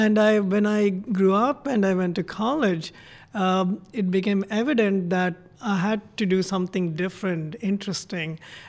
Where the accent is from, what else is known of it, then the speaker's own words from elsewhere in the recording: Mumbai, Maharashtra, India; first language Konkani; I grew up in Bombay, and just to survive in Bombay, I had to learn like 5 languages. My mother tongue, Konkani